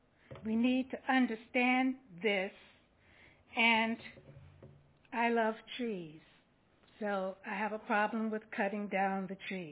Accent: Newport News, Virginia, United States; I'm from Newport News.

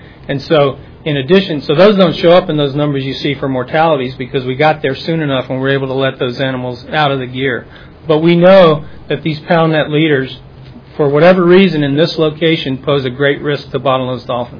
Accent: Virginia Beach, Virginia, United States; I grew up in Virginia Beach in the Lynn Haven area, so that's where I've spent my life.

